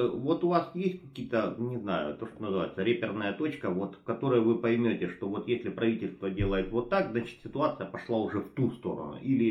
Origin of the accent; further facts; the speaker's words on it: Mariupol, Donetsk Oblast, Ukraine; я родом из Мариуполя, и я отчетливо понимаю